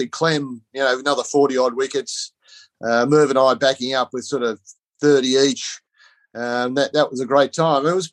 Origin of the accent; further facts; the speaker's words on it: Wagga Wagga, New South Wales, Australia; So I was nearly always a broad-brim hat guy, and that was growing up in Wagga.